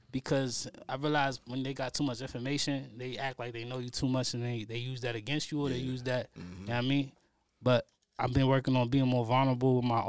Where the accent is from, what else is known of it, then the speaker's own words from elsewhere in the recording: New York, United States; New York.